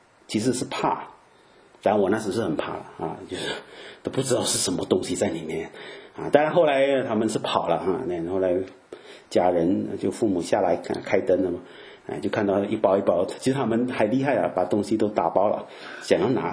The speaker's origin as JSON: {"language": "Chinese", "country": "Malaysia", "tie": "born or raised there", "said": "很小很小的时候啊，在马来西亚的时候，那是一生第一次一种经验了。我们住在教堂啊，就很大的地方，就牧师是住在里面的，我们在那边长大。"}